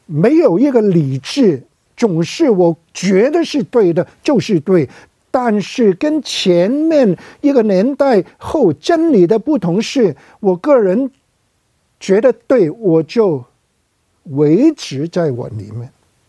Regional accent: China; 但是如果从我们中国人的文化来讲呢

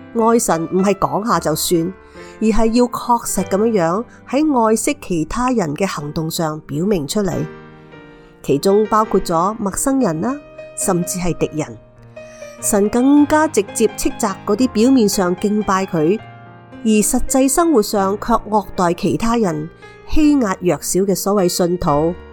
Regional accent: Hong Kong; 我自己就是在狮子山下的大磡村出生，然后搬入去慈云山新村，一家八口就住在只有百多平方尺的单位。

